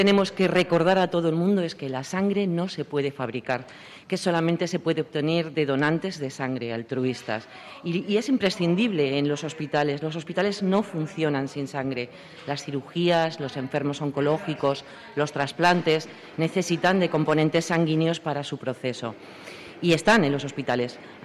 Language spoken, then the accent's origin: Spanish; Community of Madrid, Spain; Somos muchos madrileños.